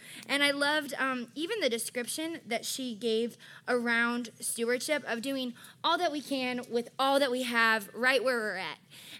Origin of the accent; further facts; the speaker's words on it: Redlands, California, United States; born there; And I was born in Redlands, California, right up the way here.